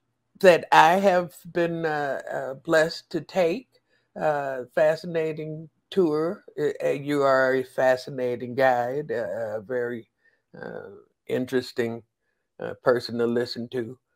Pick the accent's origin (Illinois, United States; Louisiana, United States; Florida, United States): Illinois, United States; Chicago; We are both from Chicago, right? From pretty much the same area.